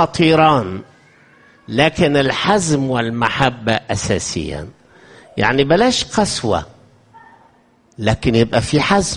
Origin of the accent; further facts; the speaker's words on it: Upper Egypt, Egypt; يعني مثلا عندنا في الصعيد يكونوا علموا أربعة والخامس مودهوش المدرسة يتعلم عشان في الغيط